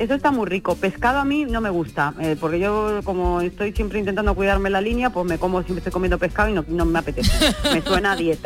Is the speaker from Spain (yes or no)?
no; Argentina; Entonces, nosotros somos de cuna argentina, y claro, como cuna argentina que somos